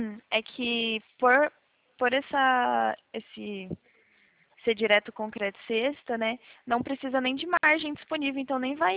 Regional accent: Americana, São Paulo, Brazil; Eu sou de Americana. Aqui no interiorzinho

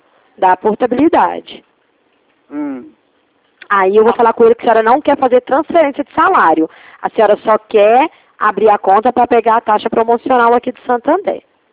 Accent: Ribeirão Preto, São Paulo, Brazil; Sou de Ribeirão.

